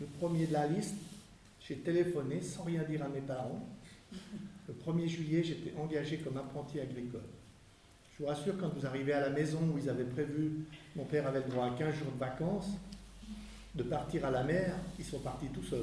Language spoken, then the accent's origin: French; Geneva, Switzerland; Donc j'ai vécu toute mon enfance à Genève